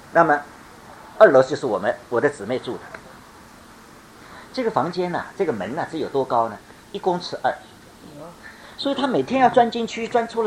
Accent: Shanghai, China; 你想看我回家呢，很尴尬，我们上海人很尴尬的

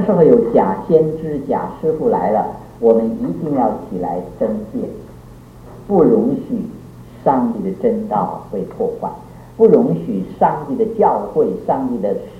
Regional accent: China; 所以我们中国人有句话说，万恶淫为首，许许多多的罪是从淫乱开始的。

